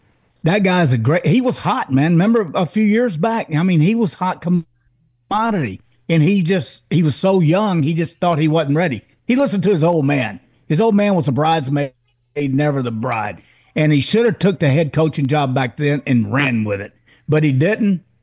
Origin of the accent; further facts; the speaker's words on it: United States; that I'm so proud to say I'm a American, and just, man, things are happening for us.